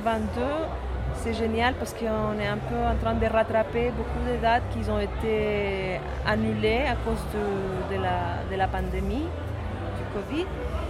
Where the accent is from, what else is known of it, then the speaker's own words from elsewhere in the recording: Chile; now in France; Moi je viens de Chili